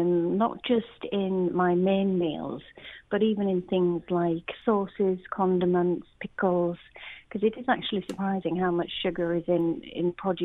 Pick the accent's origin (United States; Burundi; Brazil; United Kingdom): United Kingdom; Ripon, Yorkshire and the Humber; I'm from Ripon, North Yorkshire.